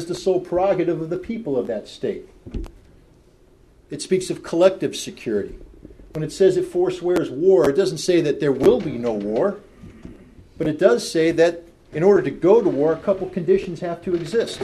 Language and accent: English; United States; My problem with this is being an American, being somebody who respects the rule of law as set forth by the Constitution